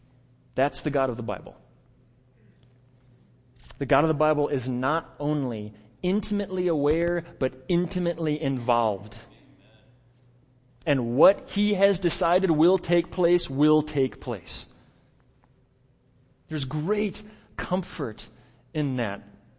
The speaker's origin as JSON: {"language": "English", "region": "Midwest", "country": "United States", "tie": "born or raised there", "said": "I'm a Midwesterner. I grew up in the Midwest. I understand how we roll."}